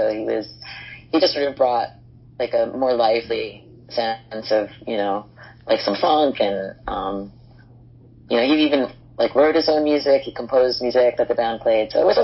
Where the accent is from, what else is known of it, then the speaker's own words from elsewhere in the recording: Hoboken, New Jersey, United States; I grew up in Hoboken in New Jersey, so we had a piano.